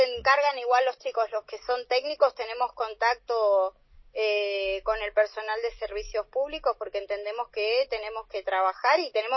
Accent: Río Gallegos, Santa Cruz, Argentina; nosotros, los que somos de acá, de Gallegos, estamos tan acostumbrados a circular en ese lugar de una misma manera por muchos años

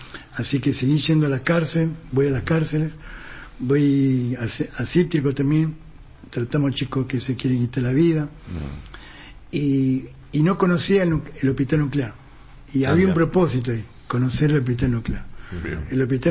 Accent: Tierra del Fuego, Argentina; moved away; yo vengo de Tierra del Fuego

